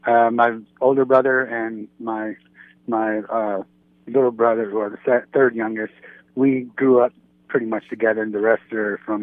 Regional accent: United States; now in Bismarck, United States; No. I'm from Illinois and Wisconsin border.

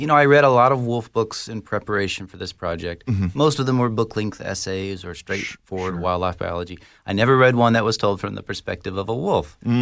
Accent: Texas, United States; I am from the West, but I'm from Texas, which is a very long way from the Northern Rockies.

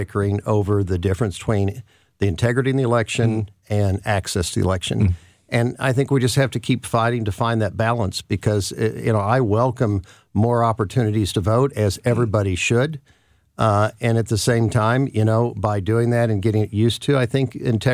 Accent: Missouri, United States; And that is that when I first came up in politics, I'm from the Boot Hill area. And Boot Hill area was known for voter fraud.

